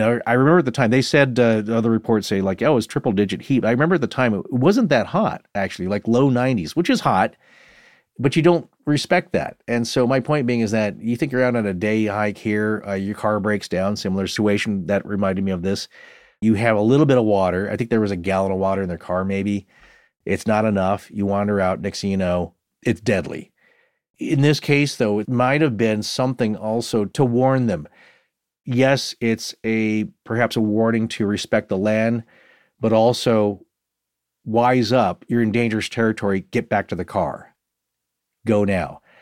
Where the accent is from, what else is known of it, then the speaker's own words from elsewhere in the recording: Australia; That's what you learn growing up in Australia, because next thing you know, you're goofing around and it could be deadly.